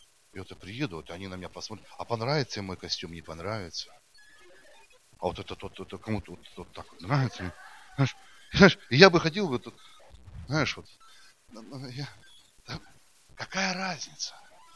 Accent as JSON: {"language": "Russian", "region": "Siberia", "country": "Russia", "lives_now": "Moscow, Russia", "said": "Их почти 4 года у нас не было в Москве. Мы сами из Сибири."}